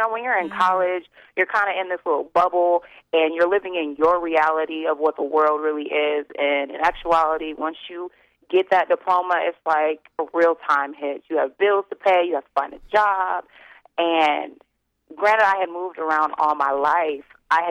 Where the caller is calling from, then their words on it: Colorado, United States; Colorado.